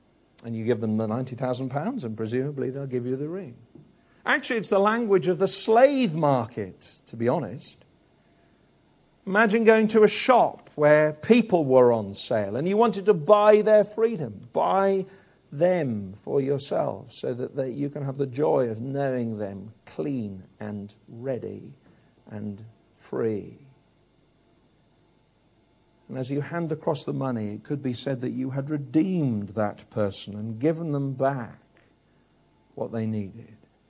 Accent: Wales, United Kingdom; Maybe it's because I'm Welsh.

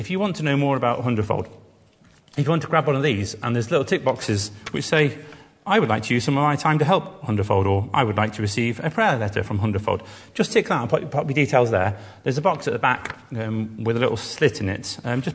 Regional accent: Sandbach, North West England, United Kingdom; We're from Sandbach, which is Junction 17. On the M6, which is often mentioned on the radio because people crash their cars there quite often.

